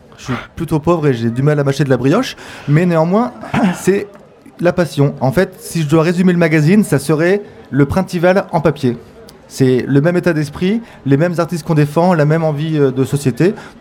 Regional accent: Hauts-de-France, France; enfin moi je viens du Chemin des Dames, j'habite là-bas.

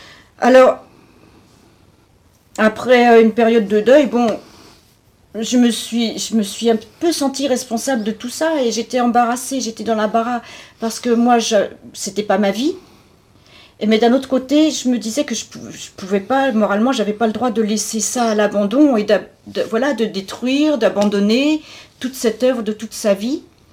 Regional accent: France; je suis pas plus fière d'être française

